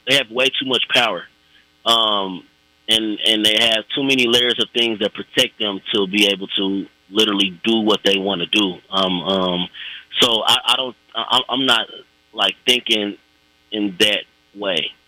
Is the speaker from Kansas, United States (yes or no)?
yes; Kansas, United States; And I grew up in Wyandotte County off 5th and Quindaro, shootings every day.